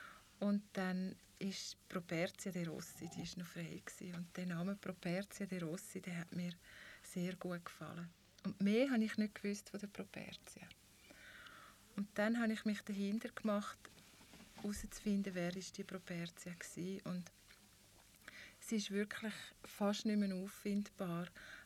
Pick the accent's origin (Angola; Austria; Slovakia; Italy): Italy; weil ich bin auch Italienerin.